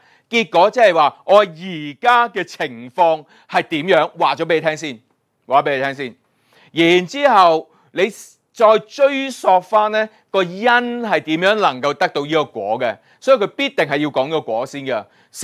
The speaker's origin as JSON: {"language": "Cantonese", "country": "Macau", "said": "我哋澳门人都必须要进取嘅果啦"}